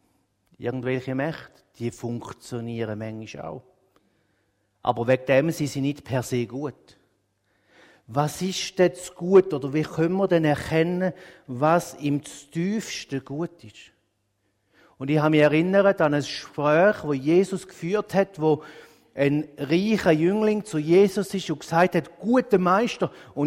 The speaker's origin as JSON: {"language": "German", "country": "Switzerland", "said": "Häufig neigen wir dazu, als Schweizer eher den Mangel zu sehen."}